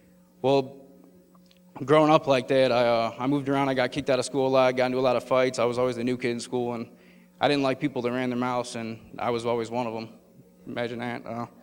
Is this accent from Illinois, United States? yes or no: yes; Chicago, Illinois, United States; now in Lake Village, United States; I grew up around Chicago. Currently, I live in a town called Lake Village in Northwest Indiana.